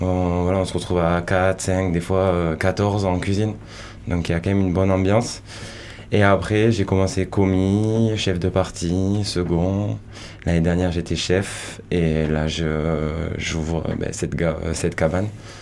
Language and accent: French; Toulouse, Occitanie, France; now in Landes, France; Et j'ai grandi à Toulouse.